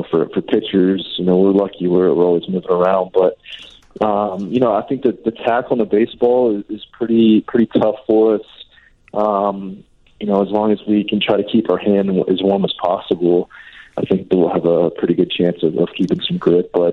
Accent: Lakeland, Florida, United States; born or raised there

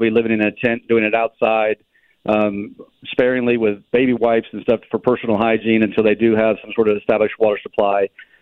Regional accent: Illinois, United States; You know, we're from Illinois. We're really willing to do anything for you.

